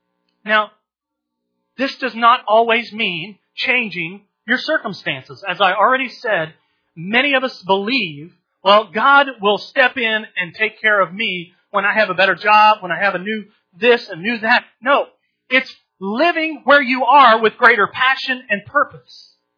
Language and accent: English; Oklahoma, United States; I grew up in Oklahoma. I listened to country music. I was the cowboy.